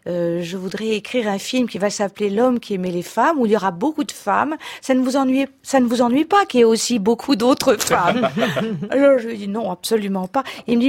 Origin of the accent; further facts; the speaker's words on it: Hauts-de-France, France; je suis du Nord, donc je suis ch'ti